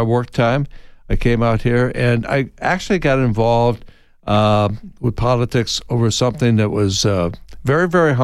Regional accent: Midwest, United States; We came from the Midwest.

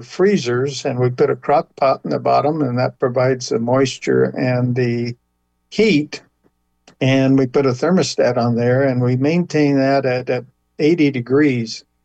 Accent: New Mexico, United States; now in Arizona, United States; I'm from New Mexico originally, and chili kind of got in my blood. I came over to southeastern Arizona

